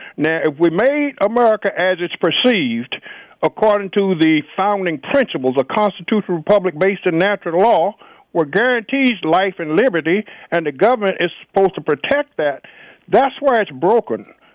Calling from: Washington, District of Columbia, United States; who called from D.C.

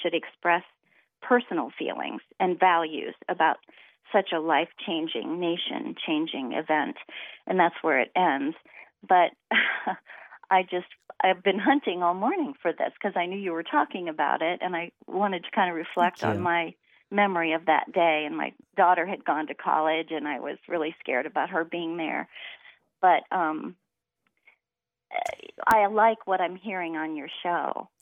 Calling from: Granville, United States; I'm from Granville.

